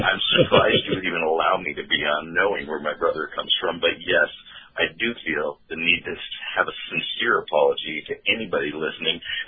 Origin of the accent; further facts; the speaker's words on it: Scottsdale, Arizona, United States; Born and raised in South Scottsdale, Arizona.